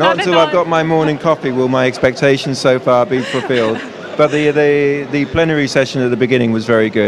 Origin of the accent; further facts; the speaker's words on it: England, United Kingdom; now in Switzerland; Hi, I'm English, but I'm living in Switzerland at the moment.